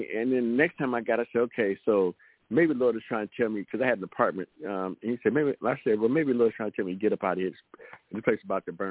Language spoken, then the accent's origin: English; Detroit, Michigan, United States; now in Texas, United States; I'm from Detroit. That's where I got my, that's where I, you know, that's where I'm born and bred.